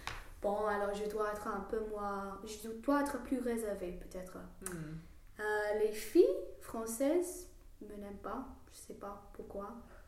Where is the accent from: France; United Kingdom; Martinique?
United Kingdom; England; accent: English; French is a second language; je suis fière d'avoir un accent anglais.